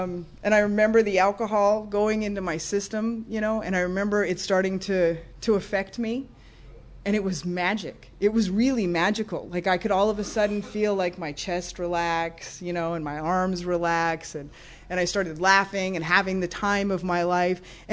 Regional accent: Encino, California, United States; I grew up in Encino in the San Fernando Valley with a younger sister and a younger brother and a mother and a father.

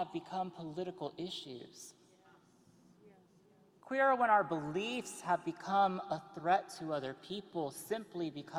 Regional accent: California, United States; such as my home state being under fire for about 9 months out of the year, California.

